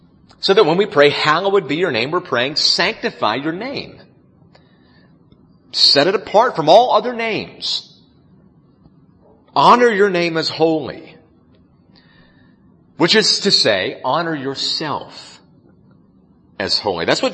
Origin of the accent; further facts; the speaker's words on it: the South, United States; I'm from the South. I speak two languages, English and bad English, mostly the second one.